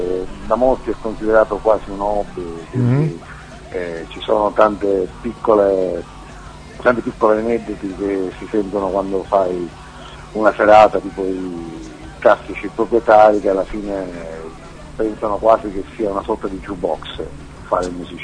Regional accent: Sicily, Italy; nasce da una parola che in Sicilia, dalle nostre parti, si dice cianciamente

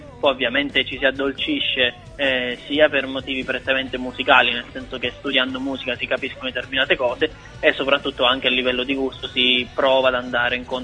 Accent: Tortoreto, Abruzzo, Italy; noi siamo abruzzesi di Tortoreto, non so se conoscete, un paese sulla costa, sulla provincia di Teramo

